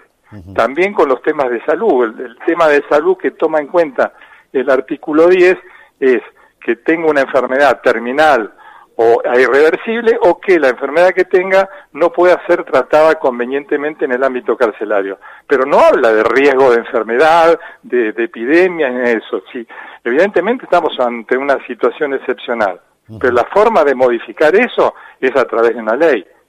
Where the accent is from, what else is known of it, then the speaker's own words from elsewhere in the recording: Buenos Aires Province, Argentina; now in La Plata, Argentina; hace 15 años que vivo en La Plata, yo soy claro, oriundo del Gran Buenos Aires.